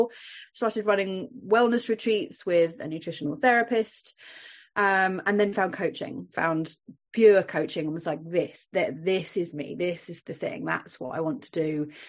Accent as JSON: {"language": "English", "country": "United Kingdom", "moved": "as an adult", "lives_now": "Dublin, Ireland", "said": "so gave up trying to get him to come to the UK and came to live here, and very, very happy and have no intention of going back to the UK anymore."}